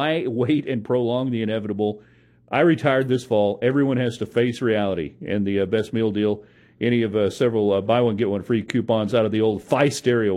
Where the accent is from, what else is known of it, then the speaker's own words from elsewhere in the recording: Odessa, Texas, United States; I grew up in Odessa.